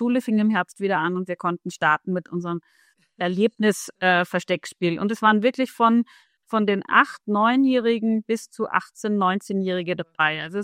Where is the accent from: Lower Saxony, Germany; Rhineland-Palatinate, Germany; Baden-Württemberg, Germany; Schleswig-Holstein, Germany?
Schleswig-Holstein, Germany; Kiel; ich komme aus Kiel.